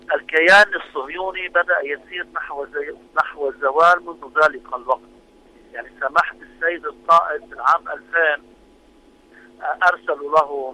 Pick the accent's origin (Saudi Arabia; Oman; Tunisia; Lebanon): Lebanon; طرفة عندنا في لبنان يكون واحد هيك مضروب ومشبع بالضرب